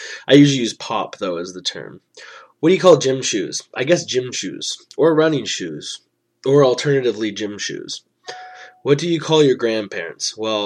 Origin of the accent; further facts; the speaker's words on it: Ontario, Canada; I'm from Ontario, Canada, in a little place called Ontario, Canada.